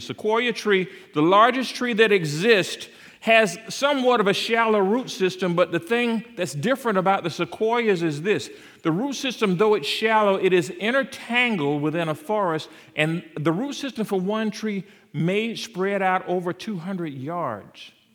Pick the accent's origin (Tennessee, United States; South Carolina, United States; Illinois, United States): South Carolina, United States; accent: South Carolina; You might not like my South Carolina accent.